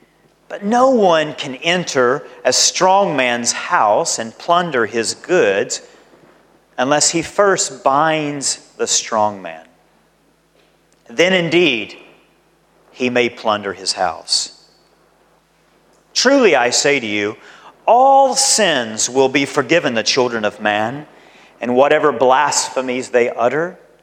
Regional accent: United States; A good example, I'm American.

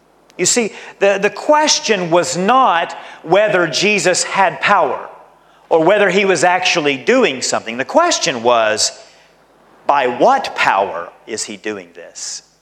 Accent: United States; A good example, I'm American.

